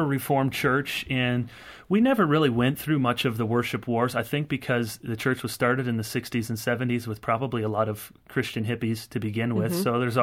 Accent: Grand Rapids, Michigan, United States; I grew up in Grand Rapids, which is an hour and a half down the road, one of these evangelical meccas.

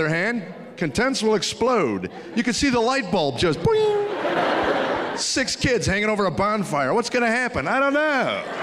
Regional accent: United States; Yeah, I grew up in America before the lawyers took over.

